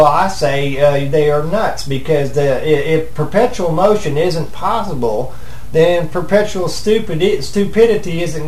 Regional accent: United States; I'm from America, so if I go over and tell a Chinese guy about frequency and I'm using my language

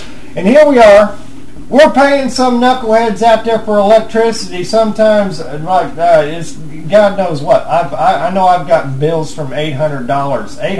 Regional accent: United States; I live in America. I'm an American.

